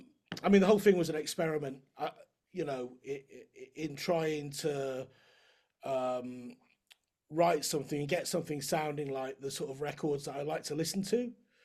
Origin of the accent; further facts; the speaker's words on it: Wales, United Kingdom; I grew up in North Wales, and I used to play in the … play trombone in the band.